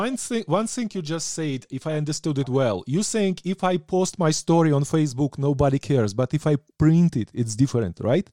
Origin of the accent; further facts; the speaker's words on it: Ukraine; first language Ukrainian; English is a second language; From my childhood, I'm a storyteller. But of course, in my native language, right?